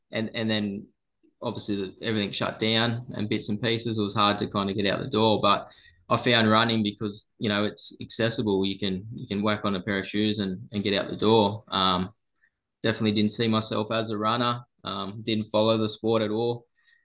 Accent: New South Wales, Australia; always growing up on the Central Coast, I'd seen it every year

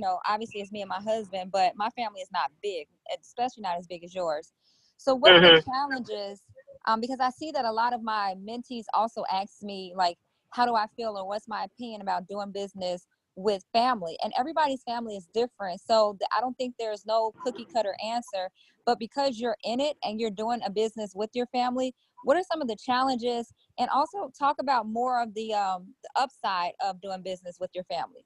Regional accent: Chicago, Illinois, United States; we're both from Chicago

